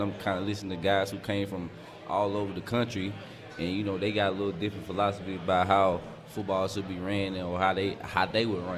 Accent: Mississippi, United States; And I'm from Mississippi.

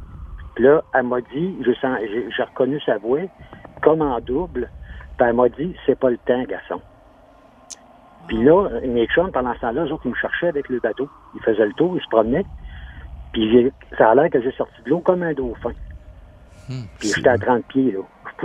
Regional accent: Saint-Étienne-de-Lauzon, Quebec, Canada; Moi, je reste natif, je suis natif de Saint-Étienne de Lauzon.

